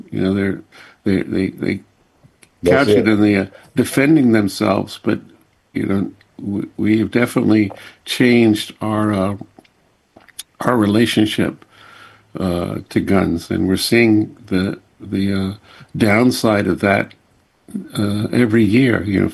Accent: Memphis, Tennessee, United States; I grew up in the Mid-South, in Memphis, and, you know, we had guns, you know, we shot guns.

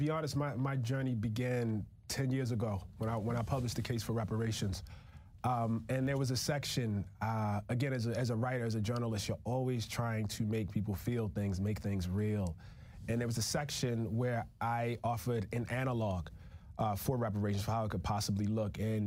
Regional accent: United States; And the thing I say is, I'm an American.

